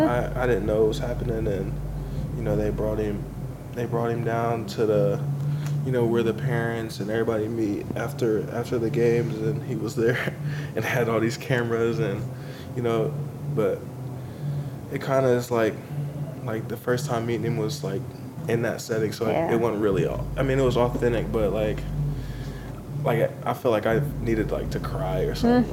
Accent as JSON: {"language": "English", "town": "Hamilton", "region": "Ohio", "country": "United States", "tie": "born or raised there", "said": "Yeah, I was born in Hamilton. I'm from Hamilton, Ohio."}